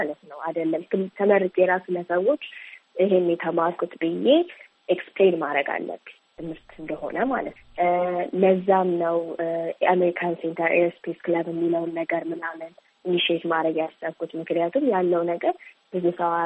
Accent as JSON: {"language": "Amharic", "region": "Addis Ababa", "country": "Ethiopia", "tie": "born or raised there", "said": "እኔ አዲስ አበባ ነው ተወልጄ ያደኩት።"}